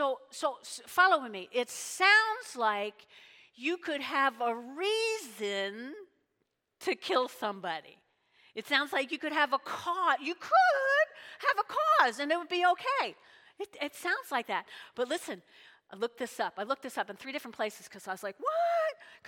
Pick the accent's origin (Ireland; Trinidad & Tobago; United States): Ireland; So I'm not Italian, I'm Irish, and we get angry.